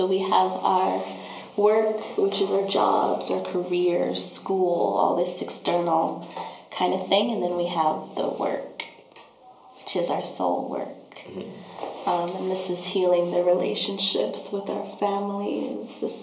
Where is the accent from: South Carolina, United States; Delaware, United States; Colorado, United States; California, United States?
Colorado, United States; Denver; So I grew up in the Five Points of Denver. Yeah, I'm from here.